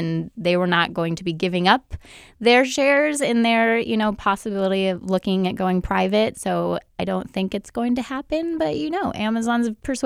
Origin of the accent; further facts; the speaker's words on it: Alaska, United States; now in Seattle, United States; But no, I'm from Alaska.